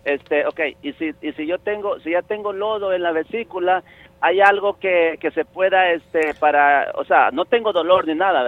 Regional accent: El Salvador; Yo soy de Salvador.

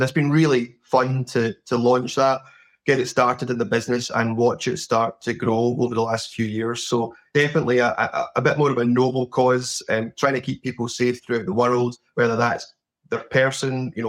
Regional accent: Scotland, United Kingdom; one based in Scotland in the UK, which is where my accent originates from.

